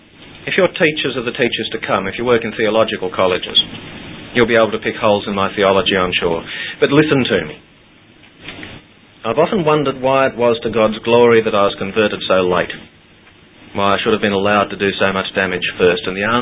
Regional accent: Australia; I am an Australian and I rejected it as a child, as a teenager, as a man until my 38th year.

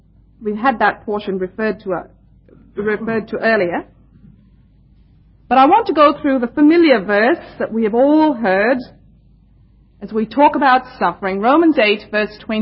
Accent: India; also born or lived in Canada; now in Australia; I come from India, that's my home, so you will excuse my accent a little bit. I've been in Australia just 4 years. I've lived in Canada for about 10 years, on and off.

